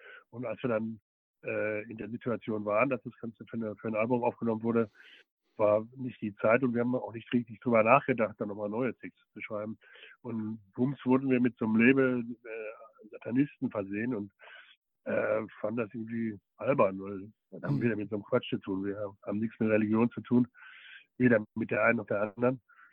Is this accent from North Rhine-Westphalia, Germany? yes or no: yes; Herne, North Rhine-Westphalia, Germany; die waren ja auch in Herne, in meiner Heimatstadt.